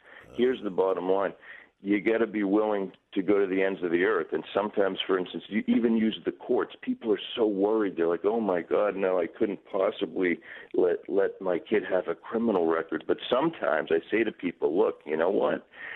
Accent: Massachusetts, United States; I'm from Massachusetts.

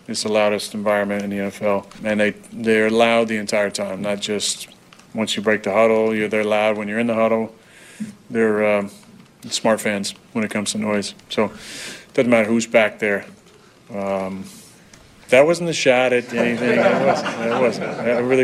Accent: Chico, California, United States; also born or lived in Magalia; Growing up in Chico and spending a great deal of time up there, I played a lot of football and basketball and sports up in Paradise. We actually lived in Magalia at one point

